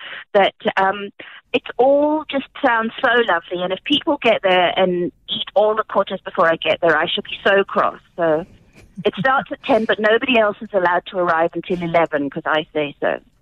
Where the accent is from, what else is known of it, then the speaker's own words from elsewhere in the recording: England, United Kingdom; I grew up in England